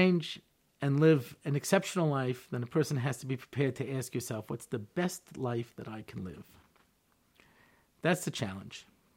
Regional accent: United States; And I grew up in America. I was an American. I moved here.

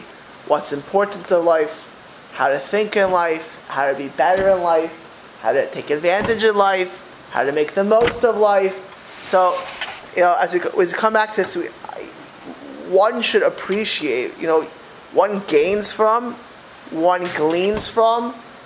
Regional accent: Miami Beach, Florida, United States; I grew up in Miami Beach.

